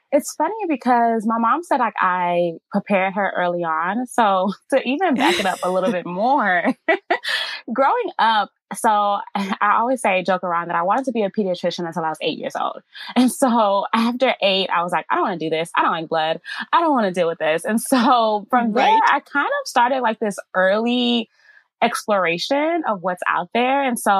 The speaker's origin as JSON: {"language": "English", "country": "United States", "said": "one thing about me is that I'm Nigerian American."}